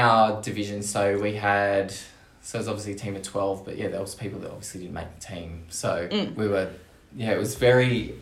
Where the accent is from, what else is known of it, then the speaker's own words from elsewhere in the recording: New South Wales, Australia; a lot of the girls I went to school with growing up on the Central Coast, netball was... if you're a girl, you played netball.